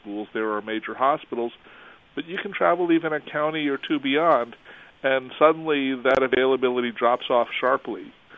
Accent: San Antonio, Texas, United States; I grew up in San Antonio, Texas.

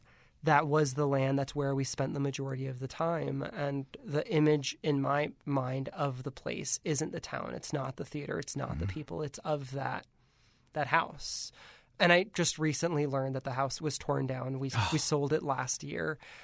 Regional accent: Miami, Florida, United States; now in San Francisco, United States; what does it mean to be an Iranian American, something that growing up in Miami, living in San Francisco, I never really had to think about.

